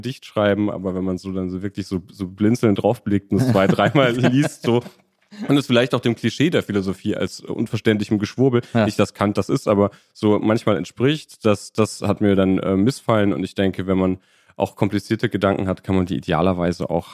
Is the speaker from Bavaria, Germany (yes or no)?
no; Münster, North Rhine-Westphalia, Germany; In manchen Bundesländern musste man es nicht tun, manch bei uns in Münster war das bei mir.